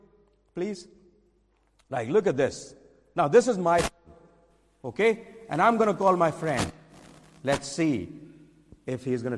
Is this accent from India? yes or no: yes; Delhi, India; because I'm born and brought up in Delhi, and I know every road, every building there